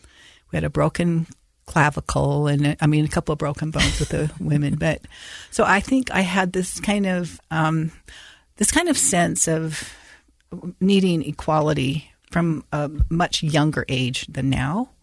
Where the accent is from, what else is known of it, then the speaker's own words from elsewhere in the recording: Holladay, Utah, United States; I grew up in Holiday, but I loved to play baseball.